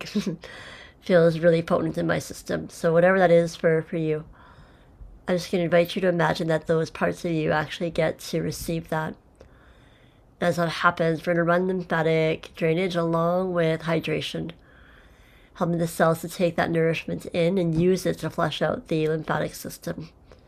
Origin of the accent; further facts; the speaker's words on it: Regina, Saskatchewan, Canada; where I grew up in Regina, Saskatchewan, Canada.